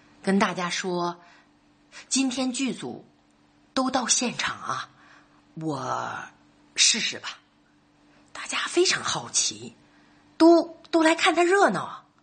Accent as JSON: {"language": "Chinese", "region": "Northeast China", "country": "China", "said": "像我们东北人说的是个软柿子好捏"}